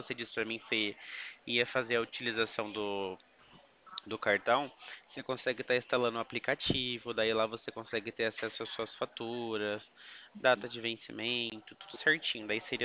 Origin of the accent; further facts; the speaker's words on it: Limeira, São Paulo, Brazil; Eu sou de Limeira, São Paulo.